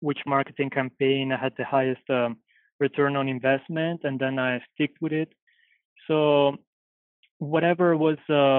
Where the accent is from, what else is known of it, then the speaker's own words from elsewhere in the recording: Italy; English is a second language; moved away as an adult; now in Los Angeles, United States; I'm from Italy and I moved with my family to Los Angeles about 3 years ago for family reasons.